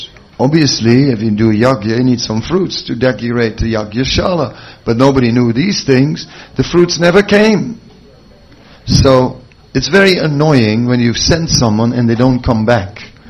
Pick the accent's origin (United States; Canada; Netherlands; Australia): Netherlands; because I am from Holland